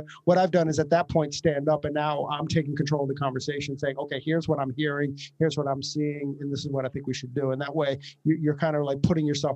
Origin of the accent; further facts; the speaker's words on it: New York, United States; Well, I'm from New York.